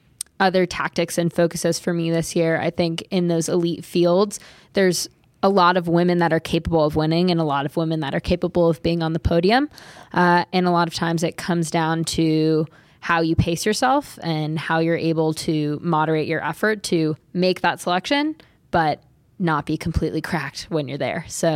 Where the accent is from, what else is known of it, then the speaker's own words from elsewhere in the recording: Kentfield, California, United States; I grew up in Kentfield, California, at the base of Mount Tam, where mountain biking was invented.